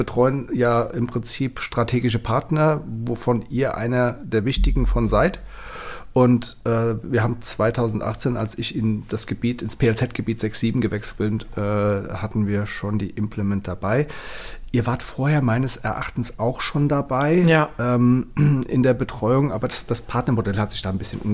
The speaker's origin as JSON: {"language": "German", "town": "Mainz", "region": "Rhineland-Palatinate", "country": "Germany", "said": "Also ich bin ja ein Mainzer Vollblut, freie Schnauze und sowas, ja, wie wir Mainzer halt so sind."}